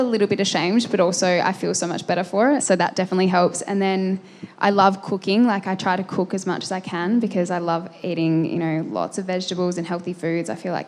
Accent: Adelaide, South Australia, Australia; I grew up in Adelaide.

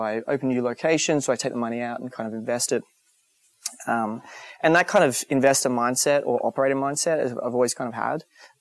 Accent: Queensland, Australia; So I grew up in Queensland.

